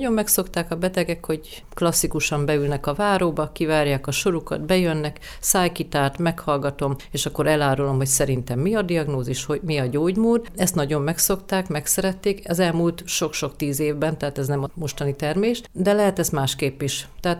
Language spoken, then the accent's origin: Hungarian; Eger, Heves, Hungary; Egri lány vagyok, és a családi házunkban nekünk mindig 5-15 darab macska volt